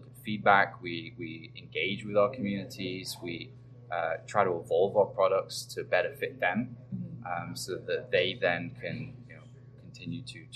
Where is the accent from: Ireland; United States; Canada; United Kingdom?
United Kingdom; England; first language English; And so for me, it was being English, being native, they were like, "Hey, you can speak right. You want a microphone?"